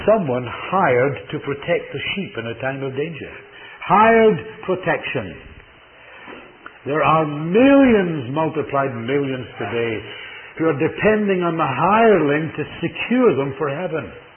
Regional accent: Canada; And I'm not an American, but I tremble for the United States. And I tremble for our country.

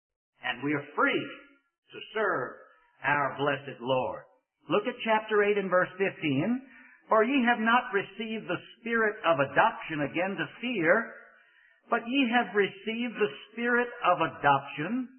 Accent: Richmond, Virginia, United States; now in North Carolina, United States; Louise and I were driving from my hometown of Richmond, Virginia

